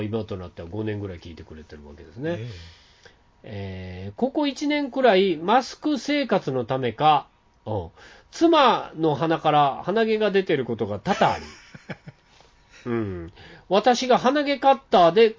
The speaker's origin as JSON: {"language": "Japanese", "town": "Tsuruga", "region": "Fukui", "country": "Japan", "tie": "born or raised there", "said": "僕の田舎にちょうど僕の敦賀から出るんですよ。"}